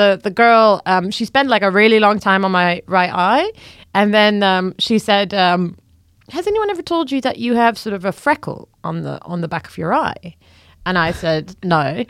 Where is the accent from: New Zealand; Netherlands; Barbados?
Netherlands; Amsterdam, North Holland; I was like, oh my God, I'm from Amsterdam.